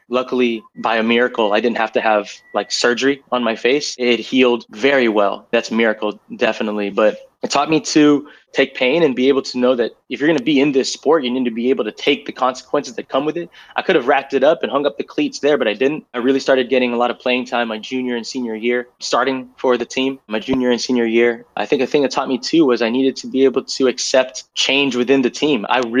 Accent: California, United States; So I grew up here in the Bay Area not playing rugby.

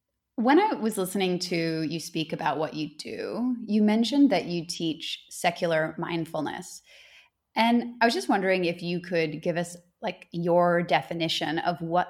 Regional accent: Canada; Obviously, I'm from Canada.

